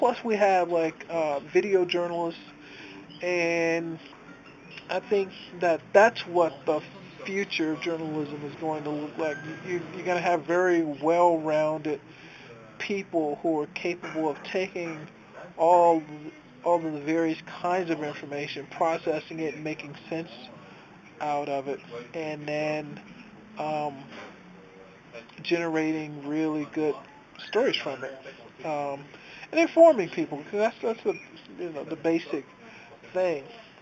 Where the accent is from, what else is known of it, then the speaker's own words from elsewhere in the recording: Minneapolis, Minnesota, United States; Aaron Pilhoffer, a good friend of mine. We're both from Minneapolis.